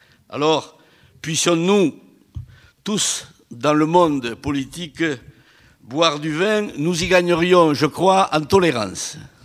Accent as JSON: {"language": "French", "region": "the Midi", "country": "France", "said": "je suis du Midi. Je suis né sur ces terres qui, sous le règne du vent et l'empire du soleil, n'en finissent pas de faire chanter la vigne depuis des générations et des générations"}